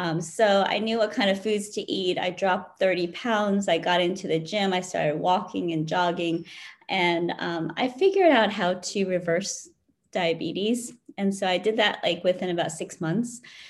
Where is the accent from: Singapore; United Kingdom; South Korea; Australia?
South Korea; also born or lived in Wellesley, Massachusetts, United States; now in United States; I was adopted, well, I was born in South Korea and adopted to my family who are white American. They raised me in Massachusetts. So I grew up in outside of Boston in a community called Wellesley, Massachusetts.